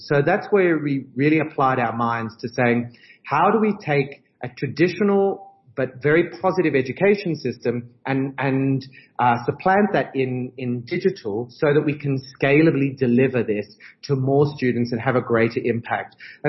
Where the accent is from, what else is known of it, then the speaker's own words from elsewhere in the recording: Australia; now in South Africa; I'm originally Australian, but I'm a very, very proud, honorary South African these days.